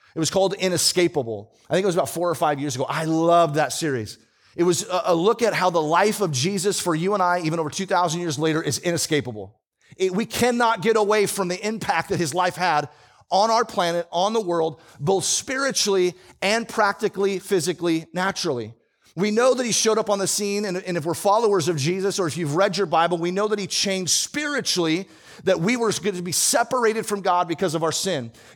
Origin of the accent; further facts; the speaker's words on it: Bonney Lake, Washington, United States; by the way, I grew up in Bonnie Lake, Washington.